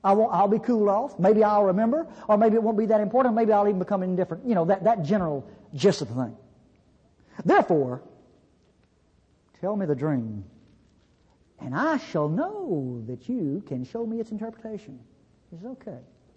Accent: Mississippi, United States; also born or lived in Europe; See, I'm from North Mississippi. When I was a kid, we had those things. Outhouses, you know, I know about those. I lived in Europe.

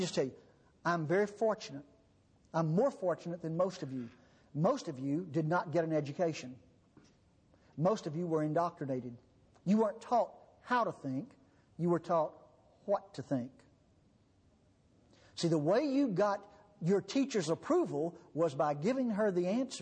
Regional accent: Texas, United States; We're from Texas.

